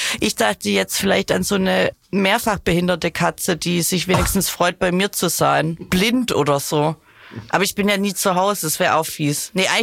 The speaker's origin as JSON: {"language": "German", "region": "Baden-Württemberg", "country": "Germany"}